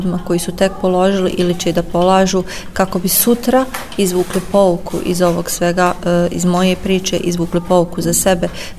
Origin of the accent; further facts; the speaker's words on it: Avdovići, Una-Sana Canton, Bosnia & Herzegovina; dolazim iz Avdovića